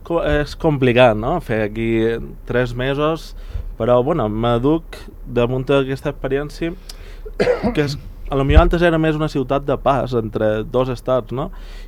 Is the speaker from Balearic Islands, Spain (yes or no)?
yes; Calvià, Balearic Islands, Spain; Jo soc de Calvià.